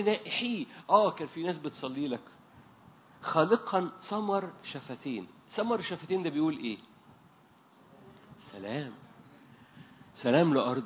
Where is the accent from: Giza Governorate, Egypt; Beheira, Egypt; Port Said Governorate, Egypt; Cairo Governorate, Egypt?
Port Said Governorate, Egypt; Port Said; بالمناسبة بلدنا غالية، مش بلدنا بورسعيد بس، بلدنا مصر اللي فيها بورسعيد برضو